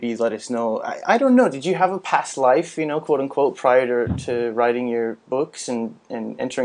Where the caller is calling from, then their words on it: Thailand; I'm calling in from Thailand